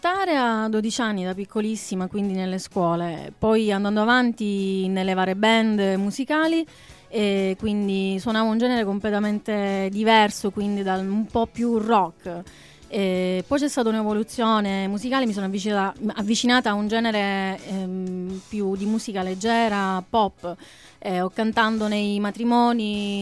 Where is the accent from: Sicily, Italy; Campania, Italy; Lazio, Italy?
Sicily, Italy; Portopalo; Innanzitutto sono siciliana, siciliana doc